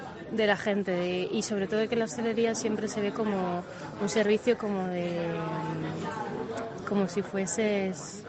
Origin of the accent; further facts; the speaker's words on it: San Sebastián, Basque Country, Spain; yo soy de Donosti.